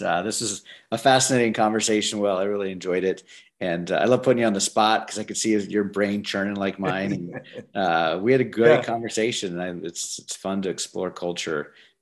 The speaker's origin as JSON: {"language": "English", "region": "Wisconsin", "country": "United States", "said": "I'm a guy from Wisconsin going all the way down there."}